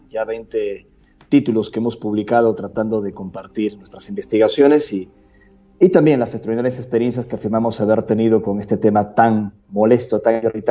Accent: Peru; a mí me recuerda otros puntos de mi país de origen, del Perú

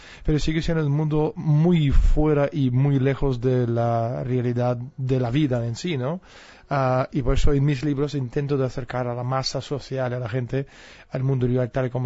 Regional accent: Russia; Spanish is a second language; now in Spain; yo soy patriota ruso

